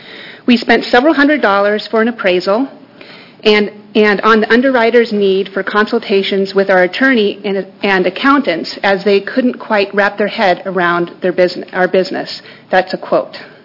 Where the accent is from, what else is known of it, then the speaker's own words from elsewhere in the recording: Oregon, United States; I actually am from a pretty traditional ranching family. I'm from Union County, Oregon.